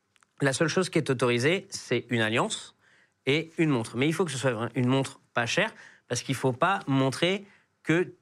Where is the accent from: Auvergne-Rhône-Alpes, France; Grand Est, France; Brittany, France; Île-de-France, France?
Île-de-France, France; Aubervilliers; born there; moi, en plus, je viens du 93. Donc je suis né vraiment à Aubervilliers, La Courneuve, tout ça.